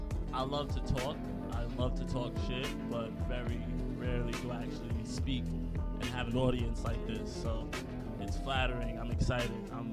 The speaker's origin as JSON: {"language": "English", "town": "Jamaica, Queens", "region": "New York", "country": "United States", "tie": "born or raised there", "said": "So yeah, I'm born and raised in Jamaica, Queens, New York. Just turned 30 last week."}